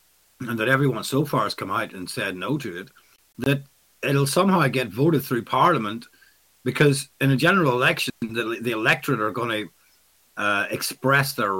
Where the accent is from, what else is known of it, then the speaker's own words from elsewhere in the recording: Northern Ireland, United Kingdom; I came from Northern Ireland